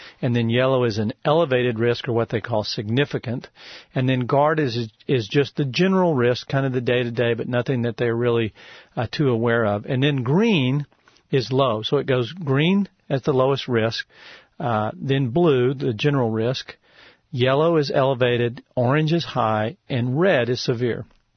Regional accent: Texas, United States; I'm from Texas, and every summer in Texas it gets hot, and some summers it gets very hot.

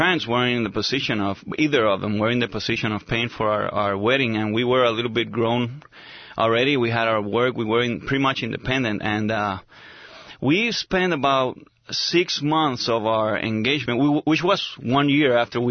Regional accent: Puerto Rico; also born or lived in Spain; you can notice by my accent already, I was born in Spain, and I grew up in Puerto Rico, which is my home of my parents. So we lived there for a long time in my life, and grew up in church

